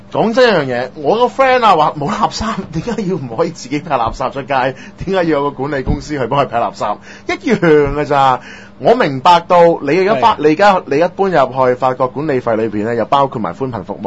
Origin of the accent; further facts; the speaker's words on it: Hong Kong; 我哋香港人